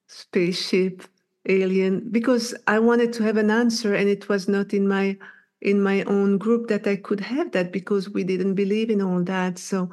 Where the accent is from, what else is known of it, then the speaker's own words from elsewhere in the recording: Belgium; I'm from Belgium, Netherlands, we're neighboring countries.